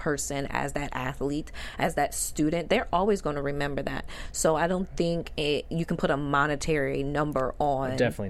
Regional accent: Atlanta, Georgia, United States; And I'm from Atlanta, and a Falcons fan.

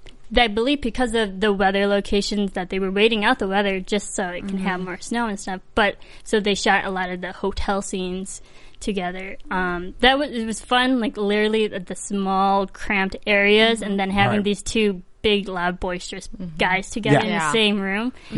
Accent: Illinois, United States; Because I come from the Midwest, like smack dab in Illinois. It's all corn and fields

